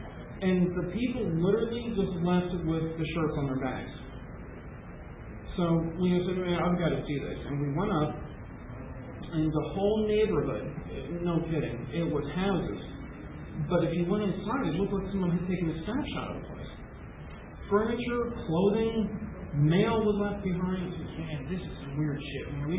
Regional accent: New Jersey, United States; See, I'm from Morris County. You're familiar with New Jersey?

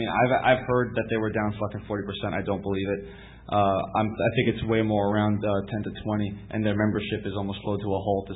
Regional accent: Miami, Florida, United States; I'm from Miami, Florida.

